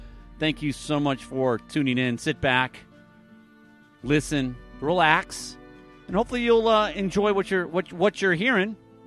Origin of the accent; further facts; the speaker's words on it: Michigan, United States; But their very first public appearance was in a garage in my hometown. Yeah. Up in Michigan, yeah, that's where I'm from. That's where this weird accent comes from.